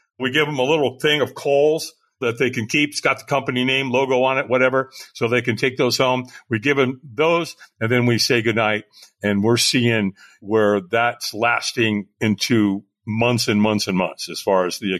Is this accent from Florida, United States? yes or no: no; Long Beach, California, United States; also born or lived in Hollywood, United States; You know, I was born in Hollywood, raised in Long Beach. So I used to go to Catalina almost every summer.